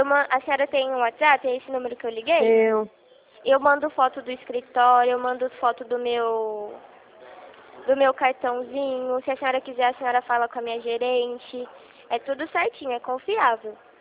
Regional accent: São Paulo, Brazil; eu sou do interior de São Paulo.

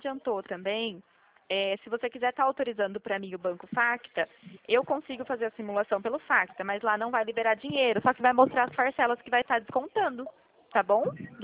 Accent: Limeira, São Paulo, Brazil; Somos de Limeira, São Paulo.

